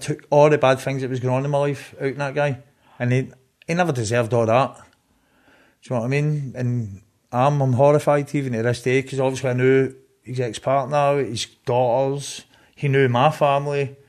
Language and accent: English; Scotland, United Kingdom; Growing up in Scotland, by becoming desensitised toward violence and like knife crime